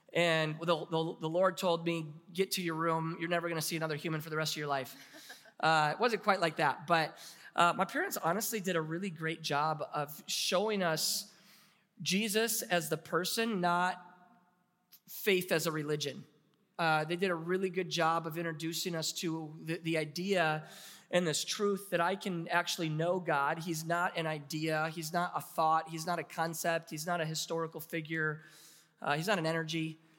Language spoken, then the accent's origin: English; Michigan, United States; And so I was from Michigan, I was in Florida, and he said, you can't come home.